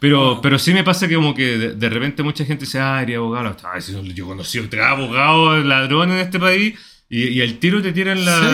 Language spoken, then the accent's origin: Spanish; Chile; Entonces, como yo soy chileno